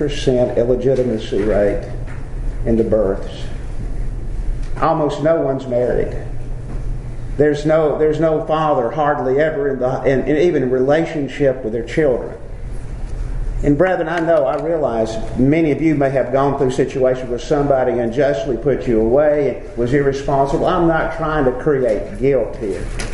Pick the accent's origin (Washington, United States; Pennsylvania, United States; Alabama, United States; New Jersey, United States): Alabama, United States; Birmingham; I grew up in West End in Birmingham, and that whole community has changed radically.